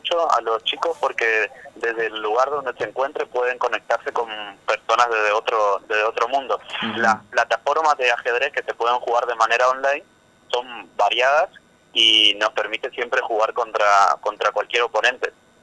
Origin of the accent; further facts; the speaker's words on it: Corrientes, Argentina; Claro, sí, yo soy de Corrientes Capital, soy un referente de esta zona.